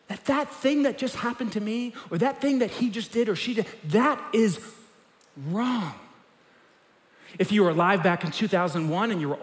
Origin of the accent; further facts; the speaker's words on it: New York City, New York, United States; I grew up in New York City, had to deliver it every morning at 6 a.m.